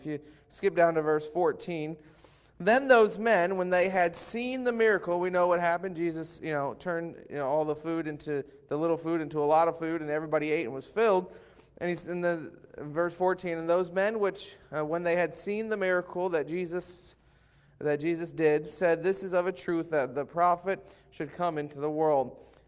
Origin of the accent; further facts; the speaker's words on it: New Jersey, United States; Sorry if I said that wrong. I'm from Jersey. I mean, it's good stuff, and we love being here.